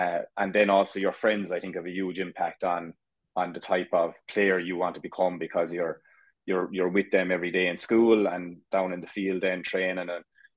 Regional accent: Burrisley, Tipperary, Ireland; where I'm from, a place called Burrisley in North Tipperary, hurling is the first thing that's spoken about on a Monday morning

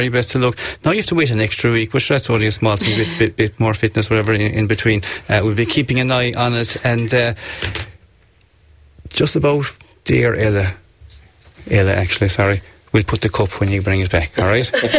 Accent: Ireland; kind of get ourselves up to fairly quickly to educate ourselves and become huge supporters as we do as Irish people.

